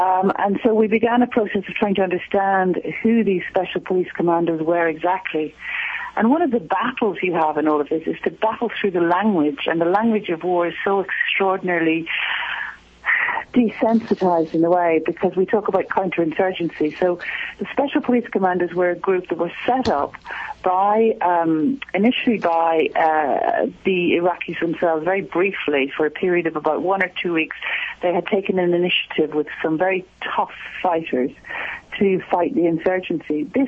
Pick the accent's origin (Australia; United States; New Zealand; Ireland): Ireland; now in England, United Kingdom; as an Irish journalist working in England